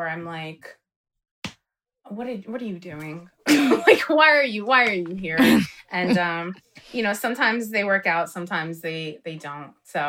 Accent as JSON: {"language": "English", "town": "Paterson", "region": "New Jersey", "country": "United States", "said": "right? We're both from Patterson."}